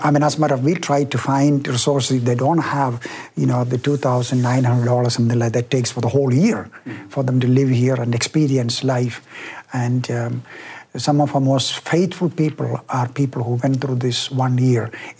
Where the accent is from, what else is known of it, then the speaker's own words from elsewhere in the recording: United States; I'm, you know, in this I'm very American, that is pragmatic.